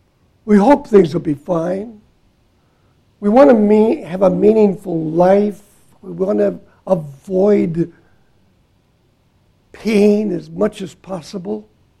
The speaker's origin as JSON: {"language": "English", "town": "Milwaukee", "region": "Wisconsin", "country": "United States", "tie": "born or raised there", "said": "I grew up in Milwaukee, came to this chapel, found the Lord Jesus as my Savior at a Bible camp."}